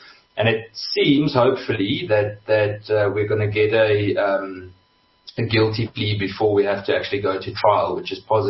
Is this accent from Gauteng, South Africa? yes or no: yes; Kempton Park, Gauteng, South Africa; also born or lived in England; I come from a very normal Afrikaans family. Grew up in Kempton Park. We actually moved to England for 6 years, and for my father's work when I was still in school